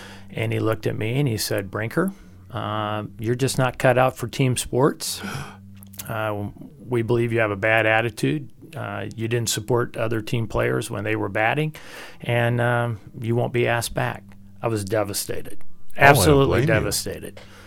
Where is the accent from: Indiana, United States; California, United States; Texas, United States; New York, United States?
Indiana, United States; Evansville; born there; also born or lived in St. Louis; I was born in Evansville, Indiana.